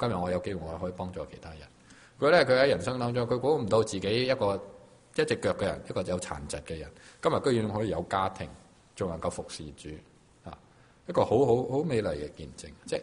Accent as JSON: {"language": "Cantonese", "country": "China", "said": "我中国人就系将啲遗产留俾下一代"}